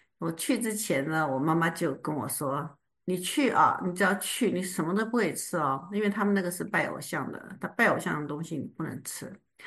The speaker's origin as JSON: {"language": "Chinese", "region": "Chiayi", "country": "Taiwan", "tie": "born or raised there", "said": "我记得我是在台湾长大的嘛，那在我出生地嘉义的地方，"}